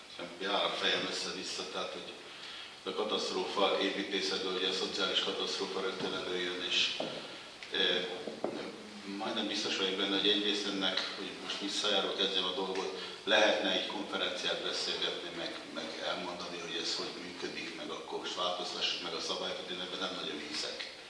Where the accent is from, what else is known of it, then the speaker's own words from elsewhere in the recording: Aquincum, Budapest, Hungary; mert én a Aquincumba, az Almási Balogh Loránd féle gázjári lakótelep mellett születtem, és oda jártam óvodába.